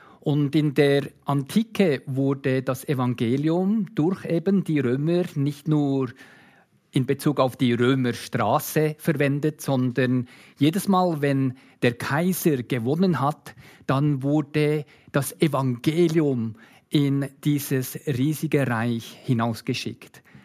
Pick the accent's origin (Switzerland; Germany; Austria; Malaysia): Malaysia; Kota Kinabalu, Sabah; In Sabah, das gehört zu der Insel Borneo und gehört zu Malaysia, das ist meine Heimatstadt.